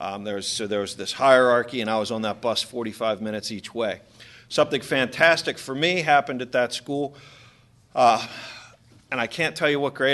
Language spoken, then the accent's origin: English; Baltimore, Maryland, United States; I grew up in Baltimore, Maryland. I came from a wonderful family.